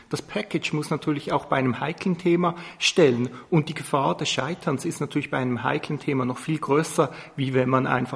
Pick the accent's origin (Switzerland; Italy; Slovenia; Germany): Switzerland; wie das zum Beispiel bei uns in der Schweiz doch in vielen Fällen stattfindet.